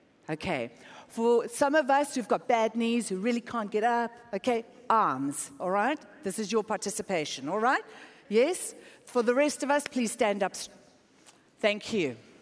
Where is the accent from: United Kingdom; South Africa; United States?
South Africa; moved away; So I'm from South Africa. We immigrated here 8 years ago after receiving a very clear word from God to leave our home and our father's hous